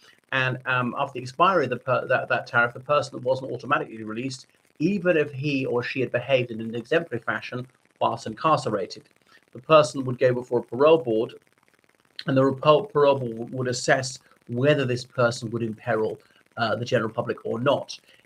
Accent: Ireland; from Ireland, so thanks for coming back to my channel.

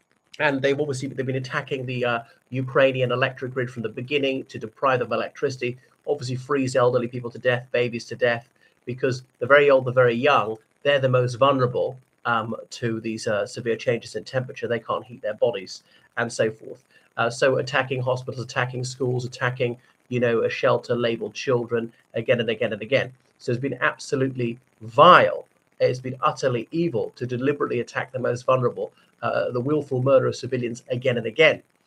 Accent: Ireland; from Ireland.

